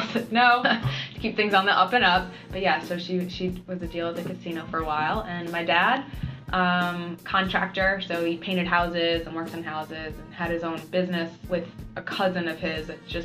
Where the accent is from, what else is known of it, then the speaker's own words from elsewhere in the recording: Connecticut, United States; I was from the poor farm towns of Connecticut.